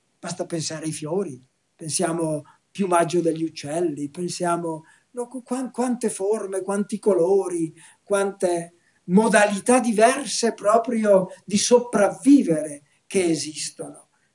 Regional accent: Brescia, Lombardy, Italy; conosco soprattutto i problemi bresciani, sono bresciano

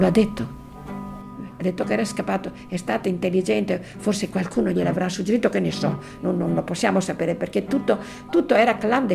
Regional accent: Villa di Villa, Veneto, Italy; born there; io sono nata a Villa di Villa, perciò sono anche nata a Melno.

